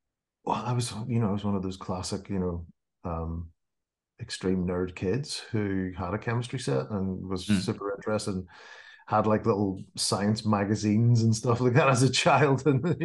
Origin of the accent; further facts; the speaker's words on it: Belfast, Northern Ireland, United Kingdom; moved away; I was desperate to get out of Northern Ireland at the time. I was growing up around Belfast in the middle of the bad old days.